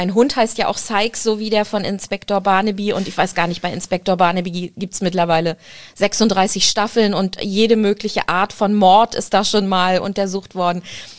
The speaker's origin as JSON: {"language": "German", "town": "Rostock", "region": "Mecklenburg-Vorpommern", "country": "Germany", "tie": "born or raised there", "said": "aber ich bin in Rostock groß geworden"}